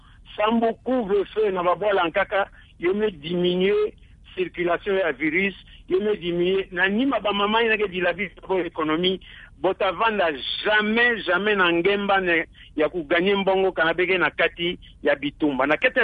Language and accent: French; Kwilu, DR Congo; chez nous, dans le Kwilu, la division provinciale et le gouverneur avaient arrangé notre système de combat en zone opérationnelle